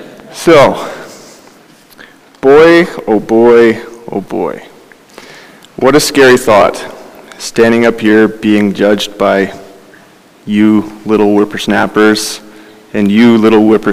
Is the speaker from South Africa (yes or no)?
no; Calgary, Alberta, Canada; I was born and raised in Calgary.